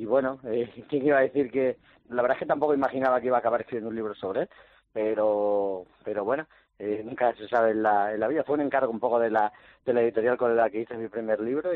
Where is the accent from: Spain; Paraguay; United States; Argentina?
Spain; Cáceres, Extremadura; Yo soy de Cáceres y estoy aquí radicado